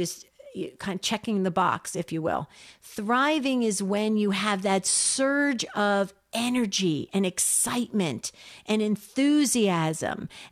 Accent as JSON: {"language": "English", "region": "New Jersey", "country": "United States", "said": "I'm from northern New Jersey, but I used to vacation down in by the shore."}